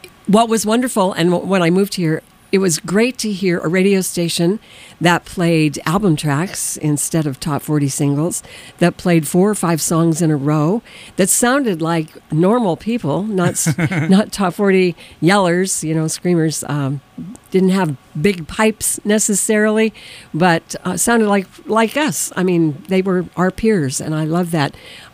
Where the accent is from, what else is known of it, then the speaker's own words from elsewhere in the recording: Great Falls, Montana, United States; He was stationed in my hometown of Great Falls, Montana.